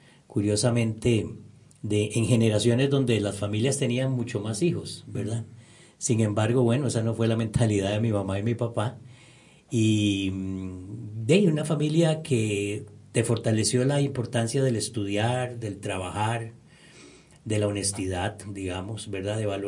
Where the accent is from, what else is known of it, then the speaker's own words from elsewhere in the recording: San José, Costa Rica; yo nací en San José, ¿verdad? Nací en San José y inicié mis estudios en una escuela que se llama Pacífica Fernández, Oriamuno, en Atillo 4. Luego estudié en el Liceo Roberto Brenes Mesén, también de Atillo. Luego de ahí pasé al Seminario Central de San José.